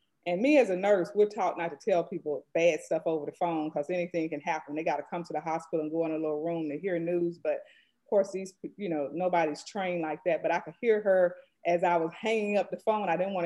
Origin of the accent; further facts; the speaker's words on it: Birmingham, Alabama, United States; I'm from Birmingham, Alabama. I'm one of 13 siblings.